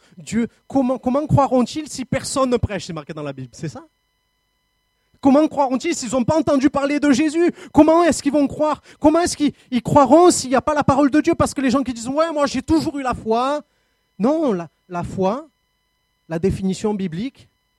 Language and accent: French; Marseille, Provence-Alpes-Côte d'Azur, France; J'avais pas envie de monter à Créteil, je suis marseillais à la base.